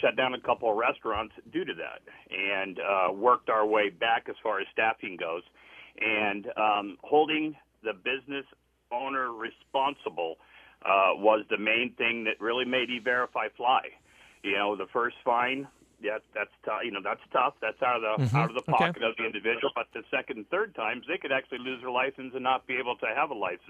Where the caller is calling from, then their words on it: Arizona, United States; I'm actually here from Arizona, and we started using it, it was about 10 years ago